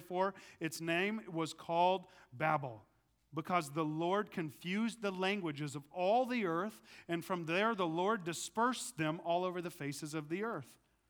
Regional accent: Tulsa, Oklahoma, United States; the places of church environment I grew up in Tulsa, Oklahoma, one of the most charismatic capitals of the world

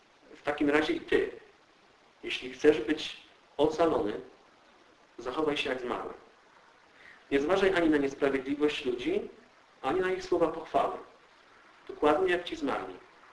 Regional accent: Głogów, Lower Silesian Voivodeship, Poland; Ja pochodzę z parafii redemptorystów z Głogowa i kościół, w którym ja się wychowywałem, jest kościołem pod wezwaniem świętego Klemensa.

